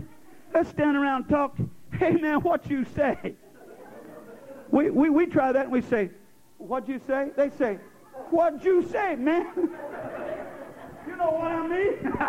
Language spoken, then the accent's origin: English; Oklahoma, United States; Hey, I like that Southern talk. I love it. I'm a Southerner myself from Oklahoma.